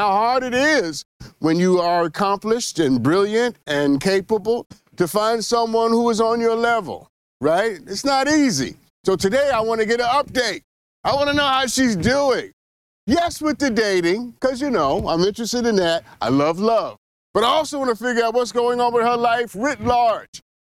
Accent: Brooklyn, New York, United States; And I'm from Brooklyn. So if I didn't think so, I wouldn't say it.

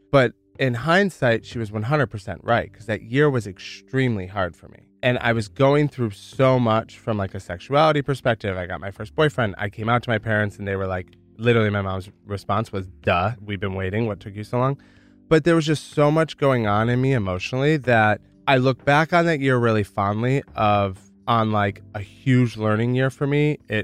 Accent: Michigan, United States; felt unsafe or unloved in Michigan. What's interesting is that I never really felt like at home in my hometown.

